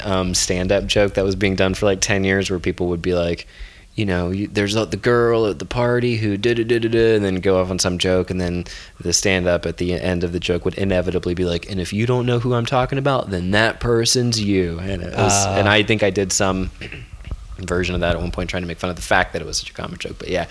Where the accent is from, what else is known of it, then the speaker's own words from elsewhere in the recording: the South, United States; growing up in the South, politeness and like overt politeness and all that is like seen as definitely like a virtue